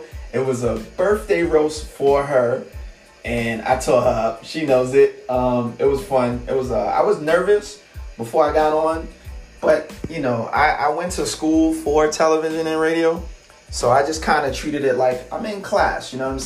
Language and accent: English; Brooklyn, New York, United States; And I'm from Brooklyn. So when you put me in front of my people, I'ma show out.